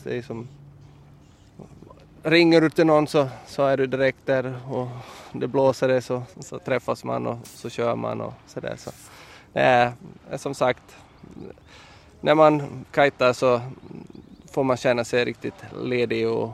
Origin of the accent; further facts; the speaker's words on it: Småland, Sweden; now in Vaasa, Finland; och jag kommer ifrån Sverige, Smålandsskogar. Men flyttade hit på grund av kärleken och hamnade i Vasa. Och bor här nu